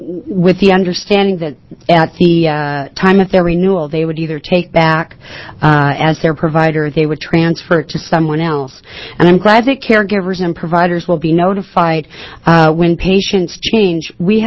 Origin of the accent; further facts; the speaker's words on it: Gold Hill, United States; I'm from Gold Hill.